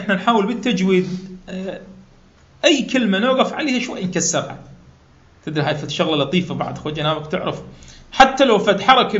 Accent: Iraq; إحنا بالنسبة أن كعراقيين صحيح بالبداية قلدنا

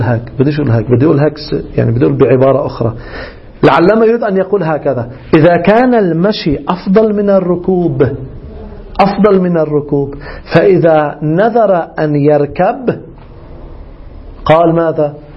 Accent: Lebanon; أنا الناذر، أنا لبناني، طارة أنظر من لبنان، طارة أنظر من إيران

